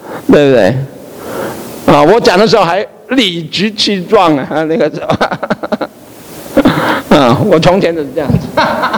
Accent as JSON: {"language": "Chinese", "country": "China", "said": "我们中国人原来就有这种的教育我小的时候就是读过韩信"}